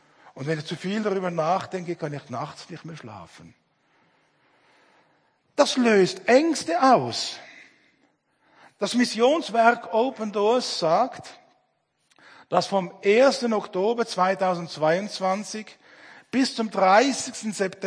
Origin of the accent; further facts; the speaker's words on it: Switzerland; Bei uns in der Schweiz war, ich glaube, vor 1-2 Jahren war ein Marsch für das Leben.